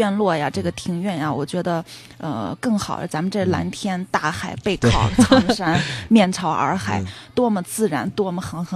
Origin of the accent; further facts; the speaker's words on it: Datong, Shanxi, China; 啊、我是来自这个山西的，